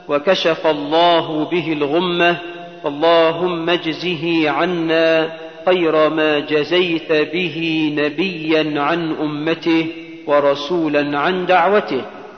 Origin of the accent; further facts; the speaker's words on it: Egypt; اللهم اجعل بلدنا مصر آمنة مطمئنة، رخاء سخاء